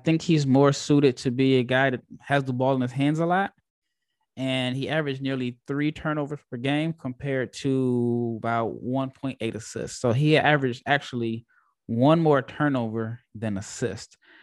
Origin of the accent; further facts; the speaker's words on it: Omaha, Nebraska, United States; I've mentioned before that I'm from Omaha, Nebraska